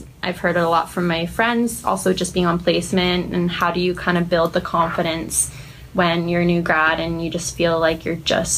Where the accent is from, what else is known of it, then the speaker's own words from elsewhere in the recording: Vancouver, British Columbia, Canada; I'm originally from Vancouver and my plan is to move back, so all my plans are so up in the air.